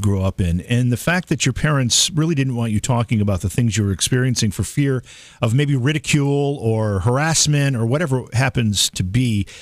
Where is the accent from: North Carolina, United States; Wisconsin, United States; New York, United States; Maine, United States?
New York, United States; Cooperstown; when I say I'm from Cooperstown, New York, and I put the word New York into that, everybody thinks I live in a place that looks like Manhattan, which I don't.